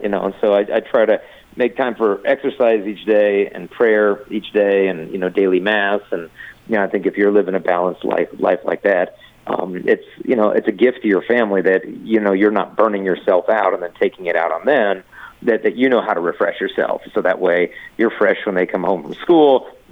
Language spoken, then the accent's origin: English; Arizona, United States; also born or lived in Ohio; Yeah, I grew up in Arizona, a good Catholic family, and then ended up being blessed to go to Franciscan University of Steubenville in Ohio.